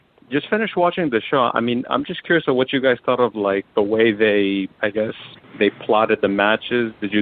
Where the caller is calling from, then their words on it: Queens, New York, United States; I'm calling from Queens, New York.